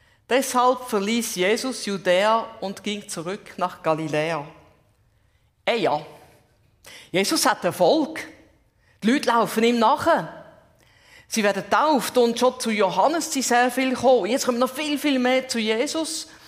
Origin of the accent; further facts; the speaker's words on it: Zurich, Switzerland; accent: Swiss German mix; Vorher aufgewachsen bin ich am Zürichsee. Darum irgendwie eine Mischung von einem Schweizerdeutsch.